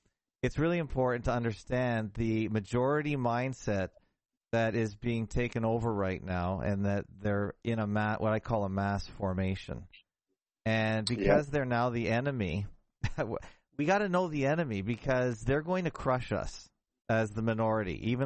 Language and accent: English; Toronto, Ontario, Canada; because obviously I'm from Toronto.